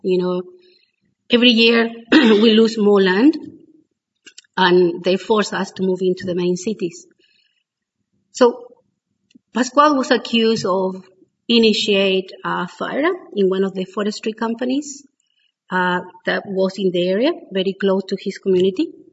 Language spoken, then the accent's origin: English; Chiloé, Los Lagos, Chile; English is a second language; I'm from Chiloé, that is a small island at the end of Chile.